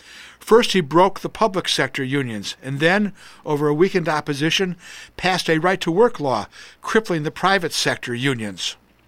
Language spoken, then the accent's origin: English; Wisconsin, United States; both you and I grew up in Wisconsin.